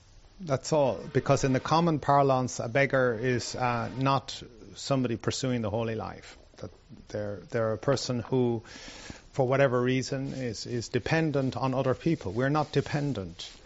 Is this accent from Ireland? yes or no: yes; Ireland; One of our curses on the English people is that we have more Nobel laureates in English than they have. So, you know, that's our genius, is that we insult them in their own language.